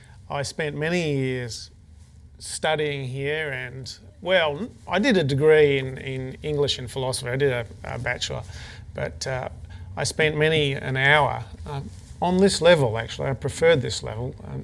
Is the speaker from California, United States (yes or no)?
yes; San Francisco, California, United States; born there; I was born in 1959 in San Francisco, just down the road from where Allen Ginsberg was writing Howl.